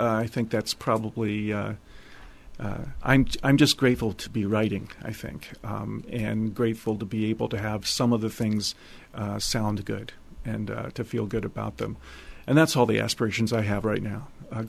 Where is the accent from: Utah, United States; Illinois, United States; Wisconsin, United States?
Illinois, United States; I have one, another one that I wrote about Illinois, and it's called … I grew up in Illinois.